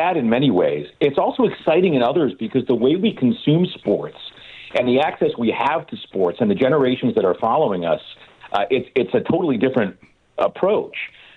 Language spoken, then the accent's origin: English; Chicago, Illinois, United States; Chicago, which is my hometown and where I grew up